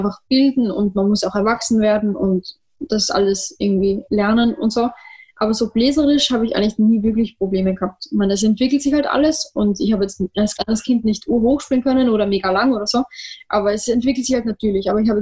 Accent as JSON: {"language": "German", "region": "Vienna", "country": "Austria", "said": "Und gerade bei uns in Wien halt die Musik von einem Konzert"}